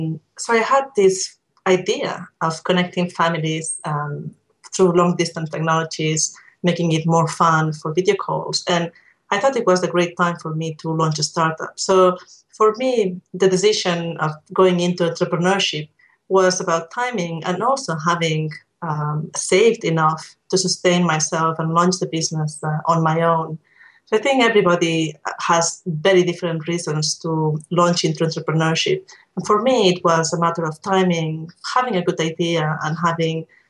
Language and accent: English; Barcelona, Catalonia, Spain; English is a second language; I'm originally from Barcelona in Spain